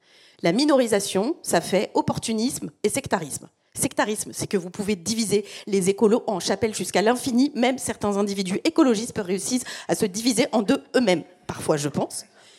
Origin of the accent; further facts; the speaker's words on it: France; Et ben moi je suis française, du coup j'ai un peu la honte et j'aime pas du tout ça.